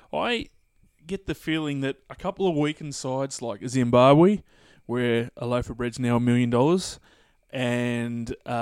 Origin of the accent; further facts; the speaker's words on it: Australia; As an Australian fan, am I glad he's not? Absolutely.